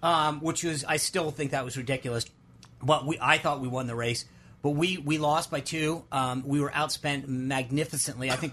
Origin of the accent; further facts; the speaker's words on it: Rhode Island, United States; I think we grew up in Rhode Island. My father had been there two sides. My mother had been there two sides. You grow up in the ocean state, you better learn how to sail.